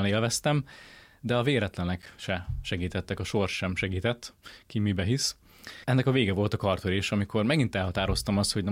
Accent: Nagykálló, Szabolcs-Szatmár-Bereg, Hungary; Nagykállóban, ahonnan származom

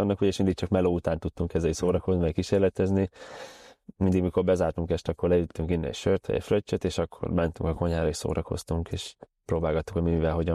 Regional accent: Zala, Hungary; born there; Én a Balatonnál születtem, tehát Keszthelyi és Györöki lakos vagyok vegyesen. Egy vendéglátós családba születtem, szóval igazából én étterembe is nőttem fel, büfékbe

